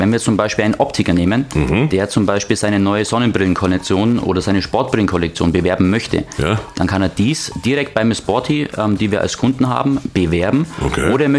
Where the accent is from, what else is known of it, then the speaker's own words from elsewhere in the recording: Herrsching, Bavaria, Germany; Ich bin direkt aus München, aus Herrsching, am schönen Ammersee.